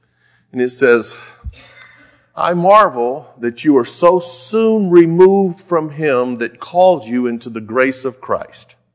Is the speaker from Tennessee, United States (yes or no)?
no; Texas, United States; I am from Texas. And you're brought up to be proud of being born in Texas, to be a Texan.